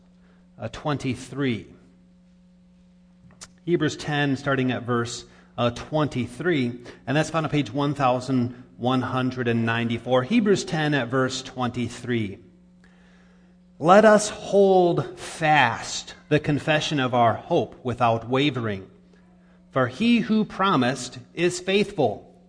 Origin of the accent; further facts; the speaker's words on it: Iowa, United States; I remember growing up in Northwest Iowa